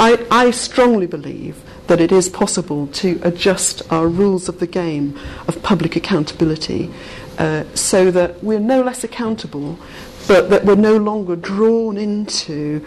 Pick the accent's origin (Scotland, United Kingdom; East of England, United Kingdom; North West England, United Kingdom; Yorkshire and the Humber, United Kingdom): Yorkshire and the Humber, United Kingdom; Bradford; moved away as an adult; maybe it's a visit to Bradford, my hometown. Not that I've lived there since I was 18, but I do go back all the time to visit my family.